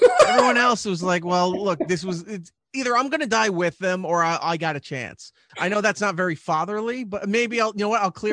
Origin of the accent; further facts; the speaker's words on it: New York, United States; I grew up in the shadows of New York City. I grew up on Long Island